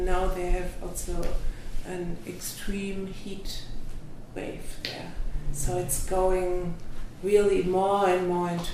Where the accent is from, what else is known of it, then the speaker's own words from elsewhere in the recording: Germany; how was it for you growing up in Germany after the Second World War? And that was quite a theme in my youth.